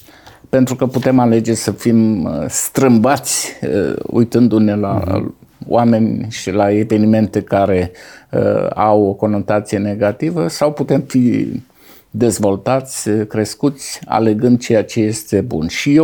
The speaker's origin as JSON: {"language": "Romanian", "town": "Câmpulung Moldovenesc", "region": "Suceava County", "country": "Romania", "tie": "born or raised there", "said": "Când am fost la Câmpul Moldovenesc, orașul meu natal, la aniversarea 100 de ani a Bisericii Adventiste de acolo."}